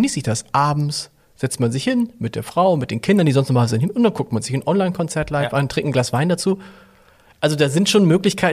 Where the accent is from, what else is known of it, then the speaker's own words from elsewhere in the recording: Hamburg, Germany; als Hamburger